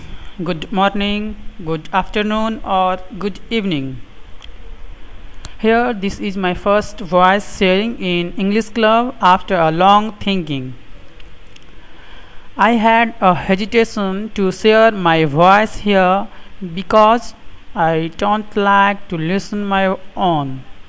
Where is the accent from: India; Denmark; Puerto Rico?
India; Jharkhand; English is a second language; now in Kolkata, India; I am from India, and at present here I am staying in Kolkata with my father for my study. And my hometown is in Jharkhand. I am 19 years old